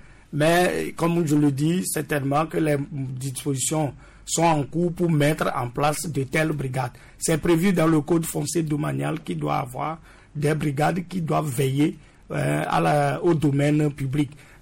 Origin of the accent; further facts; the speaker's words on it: Togo; Moi-même, je suis togolais et le Togo n'est pas le seul où la terre appartient au privé.